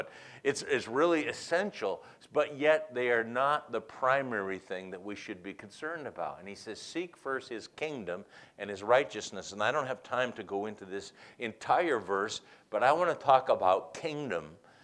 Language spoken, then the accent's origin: English; New England, United States; where I grew up in New England. I've lived in New England most of my life. And, you know, we're pretty independent.